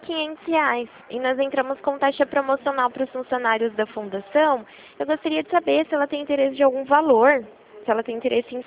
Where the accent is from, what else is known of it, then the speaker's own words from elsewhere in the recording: Rio Claro, São Paulo, Brazil; Eu sou daqui de Rio Claro mesmo, tá bom?